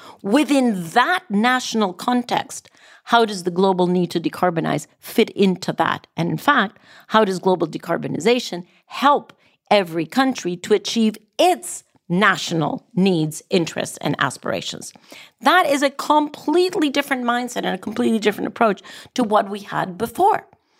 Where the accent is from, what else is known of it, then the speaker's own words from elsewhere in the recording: Costa Rica; So even in Costa Rica, my home country, 2015 plus 5 is 2020.